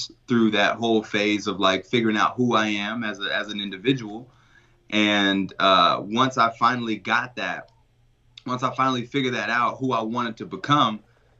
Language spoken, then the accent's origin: English; Dallas, Texas, United States; I'm from Dallas, Texas. And, you know, I was kind of raised in a disruptive household. So I was raised by my grandparents